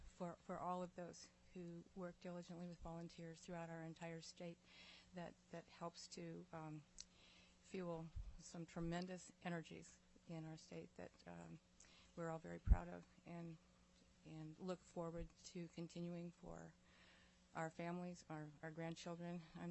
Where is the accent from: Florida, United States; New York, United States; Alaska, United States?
Alaska, United States; Fairbanks; I'm from Fairbanks, born and raised, lived there all my life